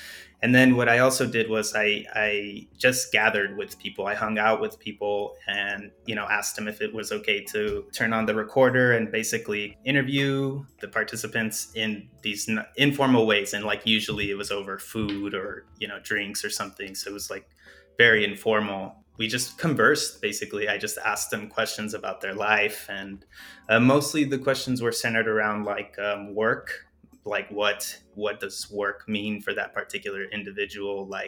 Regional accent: Douglas, Arizona, United States; I went back to my hometown, which is Douglas, Arizona, and Agua Prieta, Sonora, Mexico, where all my family is, all my friends

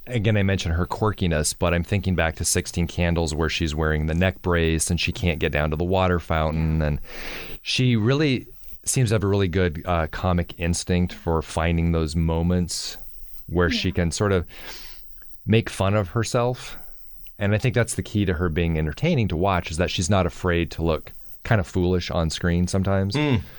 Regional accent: Staten Island, New York, United States; We're girls from Staten Island. That's what we are.

